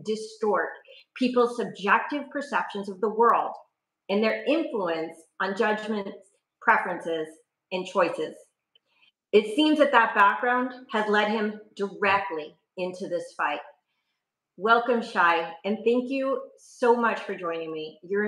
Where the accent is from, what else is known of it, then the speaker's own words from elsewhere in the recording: United States; I'm actually American, though I'm in Los Angeles, and that's not a though, that's an and.